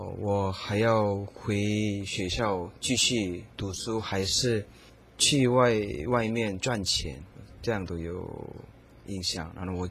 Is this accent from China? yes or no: no; South Korea; 就我们韩国那时候就是开始经济困难